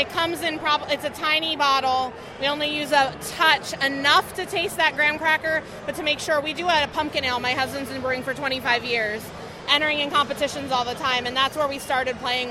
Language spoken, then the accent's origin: English; Pennsylvania, United States; I am from Southern York County, PA, part of the Scabs Homebrew Club.